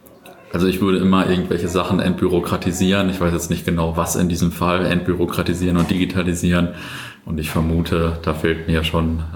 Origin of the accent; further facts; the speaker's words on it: Löhne, North Rhine-Westphalia, Germany; also born or lived in Buxtehude; und aufgewachsen in Löhne im Kreis Herford.